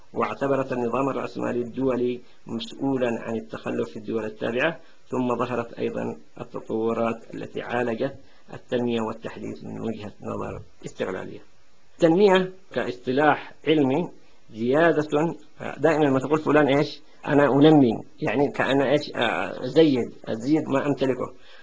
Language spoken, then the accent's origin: Arabic; Yemen; كما هو موجود عندنا في اليمن